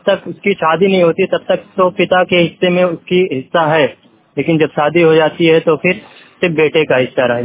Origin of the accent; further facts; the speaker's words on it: Basti, Uttar Pradesh, India; मैं बस्ती जिले से हूँ।